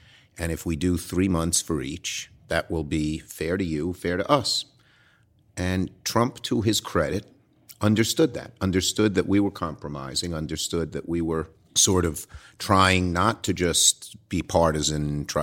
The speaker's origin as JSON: {"language": "English", "town": "Brooklyn", "region": "New York", "country": "United States", "accent": "Brooklyn", "said": "I hear you have a way to take away my Brooklyn accent."}